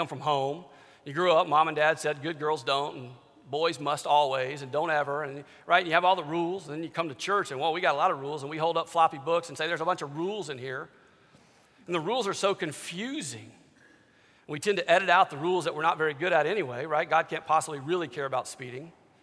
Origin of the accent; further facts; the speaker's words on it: Louisiana, United States; I grew up in Louisiana.